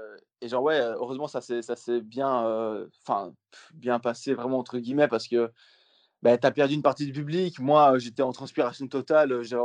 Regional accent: Belgium; Et je dis, ouais, je suis belge en fait, tu vois.

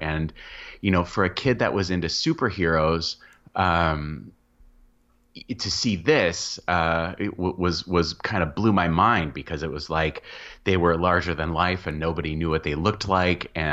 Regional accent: Wheaton, Illinois, United States; Well, I'm from, I grew up in Wheaton, Illinois.

